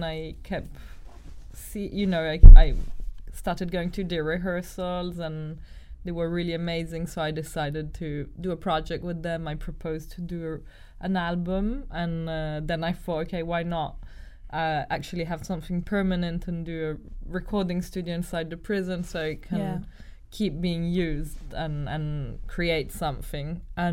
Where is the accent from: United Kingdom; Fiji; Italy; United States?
Italy; now in Cameroon; I grew up in Italy, but I'm half Australian. And I've been living in Cameroon since 2017